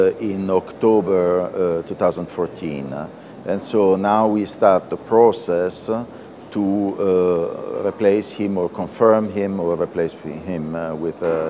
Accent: Italy; I come from Italy.

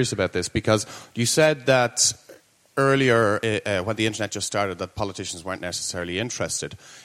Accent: Dublin, Leinster, Ireland; I'm from Dublin.

